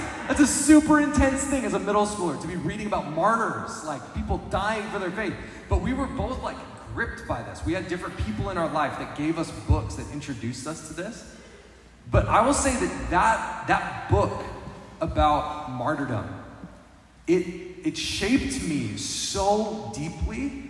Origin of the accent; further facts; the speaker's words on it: Wyoming, United States; myself, growing up in a small town in Wyoming